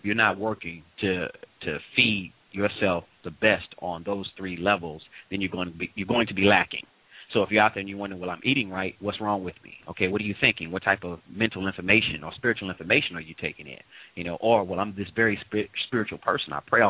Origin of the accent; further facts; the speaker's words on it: St. Louis, Missouri, United States; St. Louis, originally. St. Louis, Missouri.